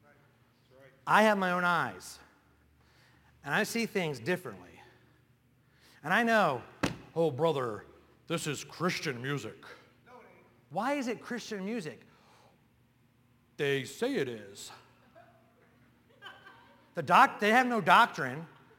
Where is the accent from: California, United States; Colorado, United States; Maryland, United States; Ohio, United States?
Maryland, United States; I grew up in Maryland. You don't get much liberal, more liberal than Maryland. I grew up there where everybody was the same